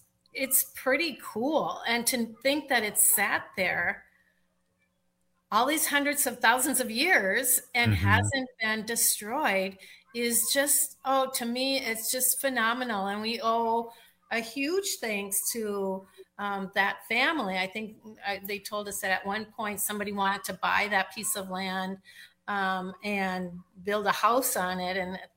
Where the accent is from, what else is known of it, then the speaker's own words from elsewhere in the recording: Minnesota, United States; I grew up up in Stearns County, where the quarries are deep, deep, deep, deep, deep, where they cut all the granite out of it. And we'd go swimming in those in the summer.